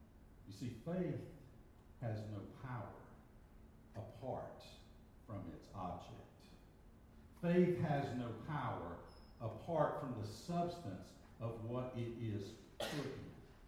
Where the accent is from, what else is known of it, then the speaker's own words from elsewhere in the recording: United States; I grew up on the Tennessee River.